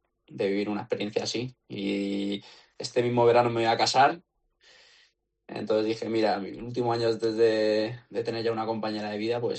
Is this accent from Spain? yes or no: yes; Toledo, Castilla-La Mancha, Spain; pude estar casi toda la Navidad en Toledo, que yo soy toledano.